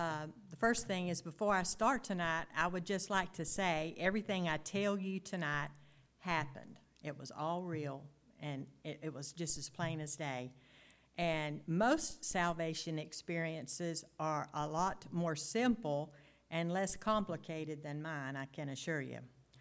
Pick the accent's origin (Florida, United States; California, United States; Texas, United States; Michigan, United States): Florida, United States; Center Hill; I grew up in Center Hill, Florida, down a little lime rock road, nestled behind an orange grove.